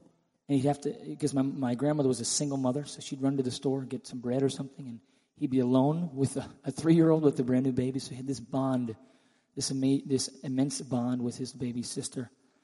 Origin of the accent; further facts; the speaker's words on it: Pennsylvania, United States; now in Israel; I grew up in Pennsylvania in America, but my mother was born and raised in Israel.